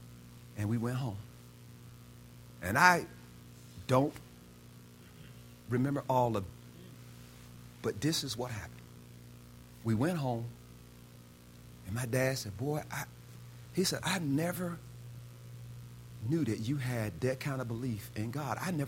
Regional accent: the South, United States; See, I grew up in the South.

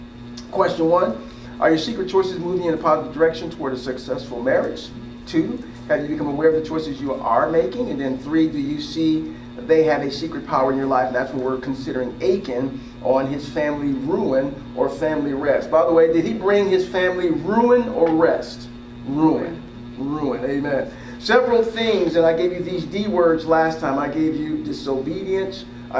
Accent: Midwest, United States; I used to say pop. I'm from the Midwest.

